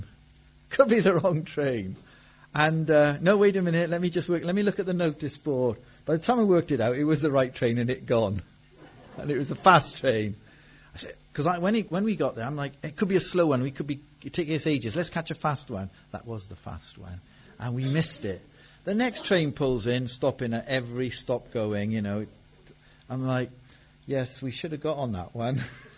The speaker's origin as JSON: {"language": "English", "country": "DR Congo", "tie": "born or raised there", "also_born_or_lived": "Zambia", "said": "I was actually, like my mum, I was born in Congo myself. And I spent my early years in Congo. And I went to school at the same school as my mum in Zambia."}